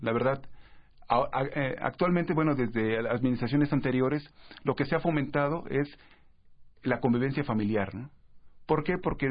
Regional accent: Mexico; pero todos seguimos siendo mexicanos, ¿no?

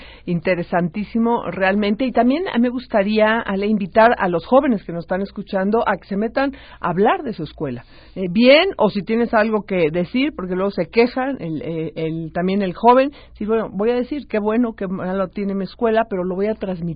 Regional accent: Mexico; para realmente que mejoremos como mexicanos, tenemos que apostarle a la educación.

